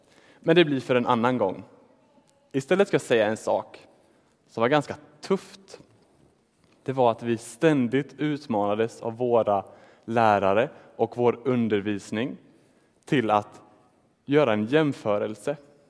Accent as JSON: {"language": "Swedish", "region": "Småland", "country": "Sweden", "said": "Och då kommer jag ändå från Smålands skogar."}